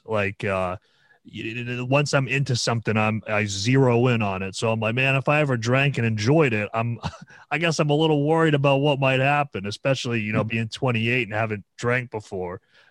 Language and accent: English; United States; I'm a guy from the States, you know.